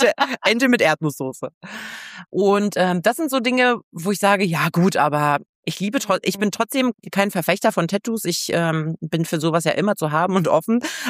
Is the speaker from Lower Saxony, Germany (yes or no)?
yes; Hanover, Lower Saxony, Germany; moved away as an adult; now in Berlin, Germany; Ich bin ja aufgewachsen in Hannover und ich habe damals entschieden, so von jetzt auf gleich, ich gehe nach Berlin.